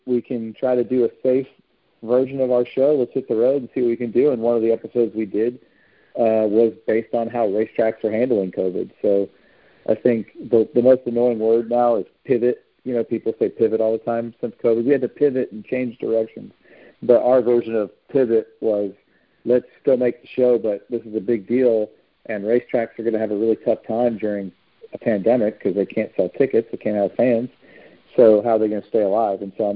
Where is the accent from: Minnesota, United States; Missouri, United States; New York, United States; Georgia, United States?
Georgia, United States; Winder; because I grew up just outside of Georgia, outside of Atlanta. I spent my teen years in Winder, Georgia, which is out in the sticks